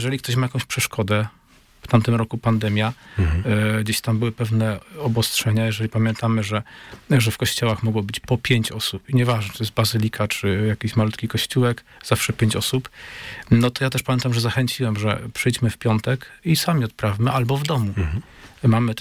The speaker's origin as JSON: {"language": "Polish", "town": "Czarnowąsy", "region": "Opole Voivodeship", "country": "Poland", "said": "Pochodzę z takiej parafii, parafia Czarnowąsy"}